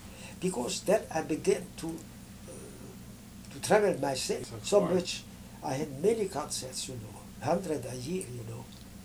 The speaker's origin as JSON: {"language": "English", "region": "Berlin", "country": "Germany", "second_language": "English", "said": "he came from Leipzig, and I came from Berlin."}